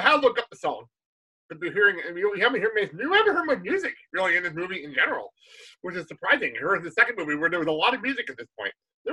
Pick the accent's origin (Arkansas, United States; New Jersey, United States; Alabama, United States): New Jersey, United States; I grew up in Jersey.